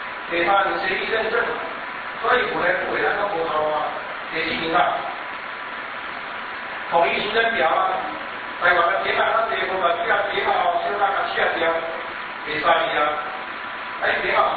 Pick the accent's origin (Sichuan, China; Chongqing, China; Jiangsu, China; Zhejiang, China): Zhejiang, China; Wenzhou; 我是温州人，冇错。